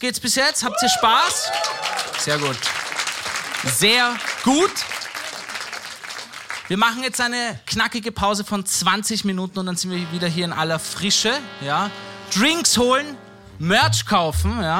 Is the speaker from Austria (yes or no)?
yes; Vienna, Austria; Ich persönlich finde es gut als Wiener.